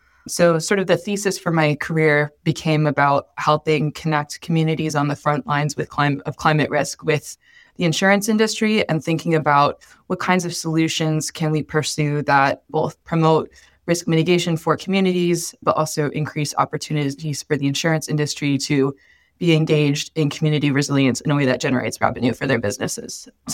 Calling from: New York, United States; I am calling from New York and I am insurance director for the Environmental Defense Fund

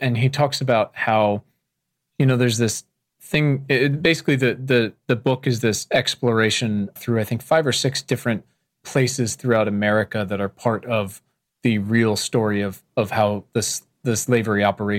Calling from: Williamsburg, Virginia, United States; I'm calling you from Colonial Williamsburg, Virginia

